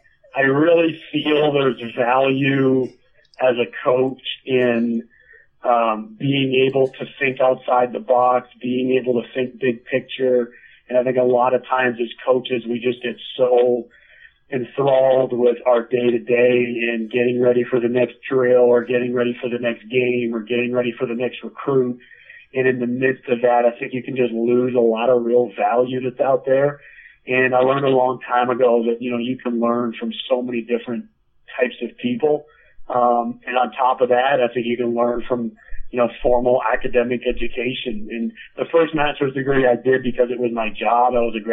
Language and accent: English; Canada; Obviously, as a Canadian and an outsider, I knew that was going to be challenging, but I definitely wanted to give it my best shot.